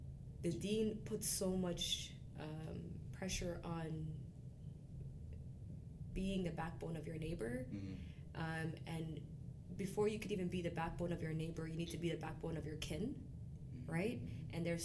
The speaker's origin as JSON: {"language": "English", "town": "Toronto", "region": "Ontario", "country": "Canada", "tie": "born or raised there", "said": "I grew up in Regent Park my whole entire life. Grew up on beef patties and peanut butter juice, if you know, you know."}